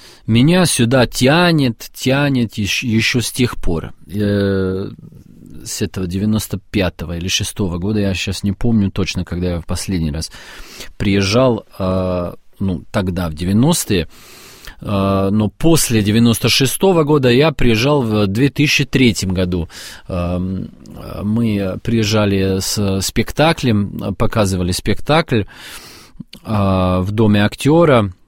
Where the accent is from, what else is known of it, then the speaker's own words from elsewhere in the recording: Serbia; Russian is a second language; Неважно, я поехал из Сербии, это как бы из моего родного города, из моей отчизны, и приехал тоже как бы в мою отчизну.